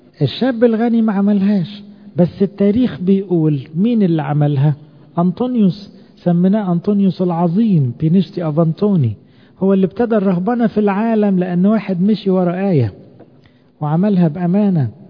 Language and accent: Arabic; Egypt; اي كرامة لينا كمصريين ان ربنا يعتبرنا شعبه؟